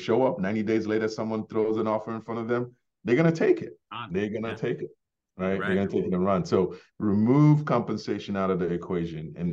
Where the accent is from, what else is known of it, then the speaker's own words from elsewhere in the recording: Ghana; now in United States; so I was born in Ghana, grew up in Ghana before immigrating to the US.